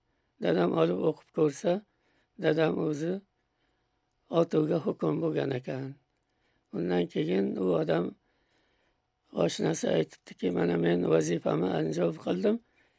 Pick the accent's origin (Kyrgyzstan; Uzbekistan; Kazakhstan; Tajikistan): Uzbekistan; Andijan, Andijan Region; born there; moved away; Andijon shahrida tug'ilganman. Va 1930-yilda O'zbekistondan chet mamlakatlariga muhojir bo'lib chiqqanmiz.